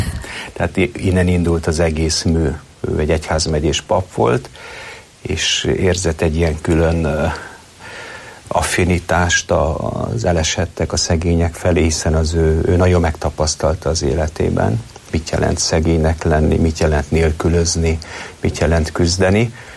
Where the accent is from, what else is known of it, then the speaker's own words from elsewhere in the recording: Căpleni, Satu Mare County, Romania; nem vagyok már fiatal. Szatmár megyében születtem, határ másik oldalán, Nagy Károly mellett, Kaplony nevű községben, egy ferences plébánia.